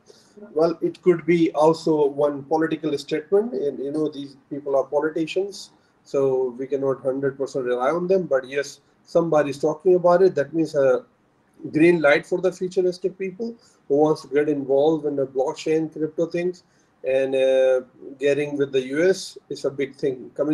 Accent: Pakistan; now in United Arab Emirates; I'm originally from Pakistan, but based in UAE almost 17 years.

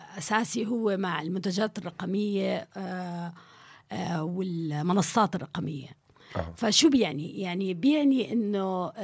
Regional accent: Saudi Arabia; now in Jordan; لأنه تربيت بالسعودية

